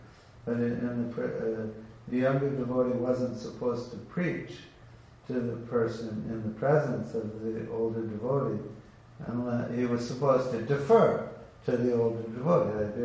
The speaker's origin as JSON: {"language": "English", "country": "United States", "tie": "born or raised there", "said": "like in the United States, and I grew up in the United States, and you're not taught a lot of respect in the United States, even when I grew up like 50 years ago."}